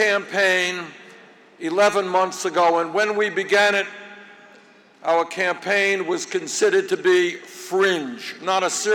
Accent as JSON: {"language": "English", "town": "Brooklyn", "region": "New York", "country": "United States", "tie": "born or raised there", "said": "I grew up in Brooklyn, New York. My father came to this country at the age of 17 from Poland."}